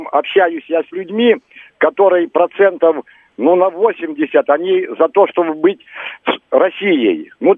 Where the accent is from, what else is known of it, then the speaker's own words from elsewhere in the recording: Ukraine; Я сам с Украины родом. И я часто езжу домой, вот в этом году хочу поехать, но я в центральную Украину.